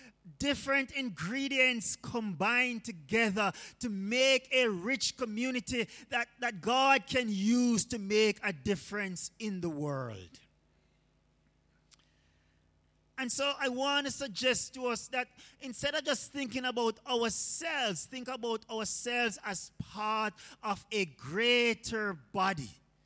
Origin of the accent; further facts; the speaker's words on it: Jamaica; We're Jamaican, so you have to have dumpling, pumpkin, sweet potato, just to add a little flavor